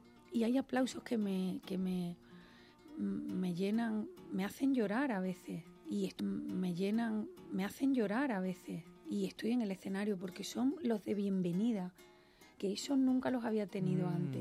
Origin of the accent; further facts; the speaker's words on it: Cádiz, Andalusia, Spain; Soy de Cádiz y entonces vivo pegada al mar.